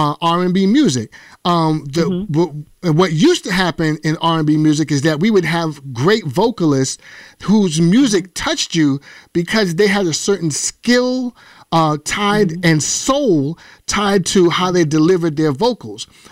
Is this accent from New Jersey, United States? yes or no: no; New York City, New York, United States; from, you know, my home state of New York, East New York.